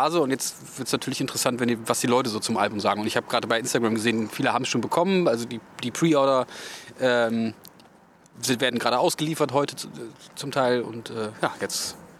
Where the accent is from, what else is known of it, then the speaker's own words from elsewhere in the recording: Hannover, Lower Saxony, Germany; Wir kommen ja aus Hannover.